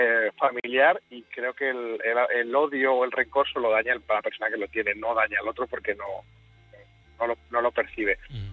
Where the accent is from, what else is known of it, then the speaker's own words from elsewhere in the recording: Toledo, Castilla-La Mancha, Spain; now in Barcelona, Spain; Bueno, yo soy de Toledo, pero vivo en Barcelona.